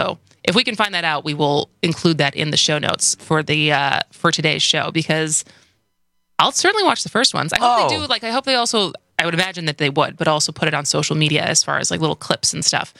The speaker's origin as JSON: {"language": "English", "town": "Madison", "region": "Wisconsin", "country": "United States", "tie": "born or raised there", "said": "I feel like growing up in Madison, Madison's great. I left, didn't think I was ever coming back. Moved back to Wisconsin"}